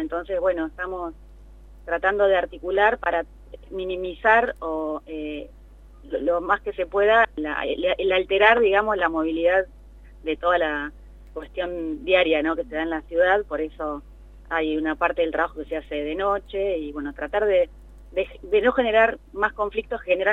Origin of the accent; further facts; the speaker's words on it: La Plata, Buenos Aires Province, Argentina; Yo soy platense, nací en el barrio Hipódromo.